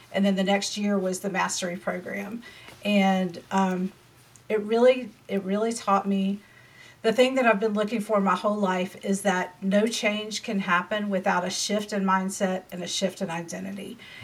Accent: the South, United States; I am in Charlotte, North Carolina, if you can't tell from my accent. I've lived in the South my whole life.

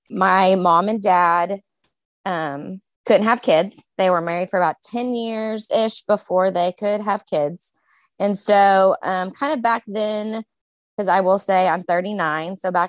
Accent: Edmond, Oklahoma, United States; I'm from Edmond, Oklahoma.

